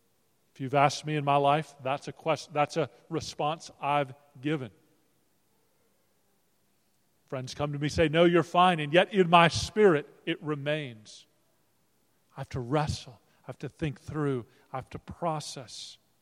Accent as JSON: {"language": "English", "region": "Minnesota", "country": "United States", "said": "I am from Minnesota, or I'm a Minnesotan. I live in Minneapolis."}